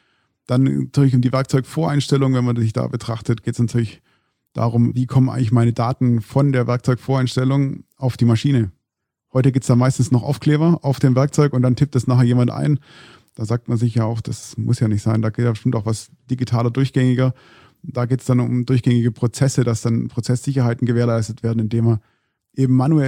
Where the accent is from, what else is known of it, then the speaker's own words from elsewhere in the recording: Stuttgart, Baden-Württemberg, Germany; Gut, ich komme natürlich aus dem Robusraum Stuttgart